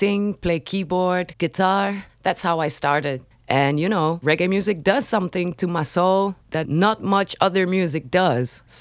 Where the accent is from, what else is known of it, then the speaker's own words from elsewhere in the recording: Amsterdam, North Holland, Netherlands; English is a second language; The area where I grew up in Amsterdam was very mixed and multicultural.